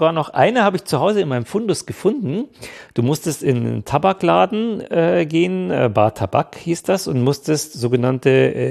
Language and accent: German; Germany; Ja, wir kommen aus Deutschland, sind mit dem Fahrrad